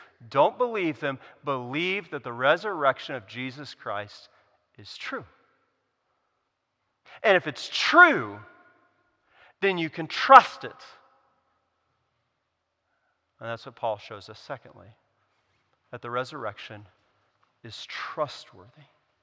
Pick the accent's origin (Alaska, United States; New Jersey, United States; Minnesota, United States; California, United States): California, United States; That's where I kind of, as a Californian, I kind of maybe maybe this is sin.